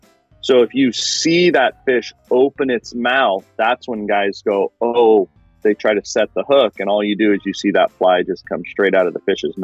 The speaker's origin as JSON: {"language": "English", "town": "Penn Valley", "region": "California", "country": "United States", "tie": "born or raised there", "said": "So I grew up in Penn Valley, California"}